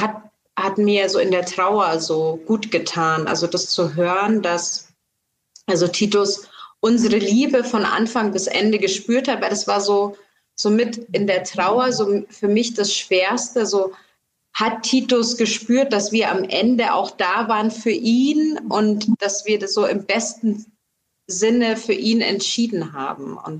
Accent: Munich, Bavaria, Germany; moved away as an adult; ich bin Münchner Kindl durch und durch

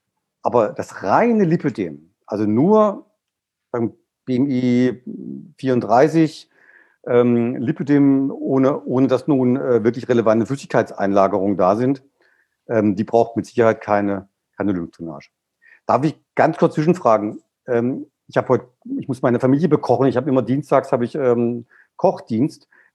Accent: Baden-Württemberg, Germany; Ich komme jetzt aus dem Schwarzwald

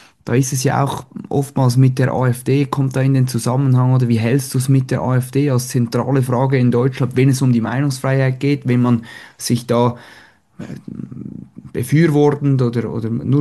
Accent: Switzerland; Also als Schweizer, da blicken wir höchst gespannt

